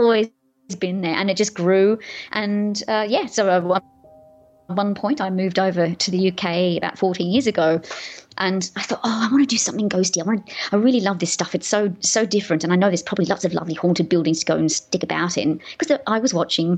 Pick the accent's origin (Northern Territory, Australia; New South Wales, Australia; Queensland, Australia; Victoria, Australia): New South Wales, Australia; Sydney; my sister and I, growing up in Sydney in Australia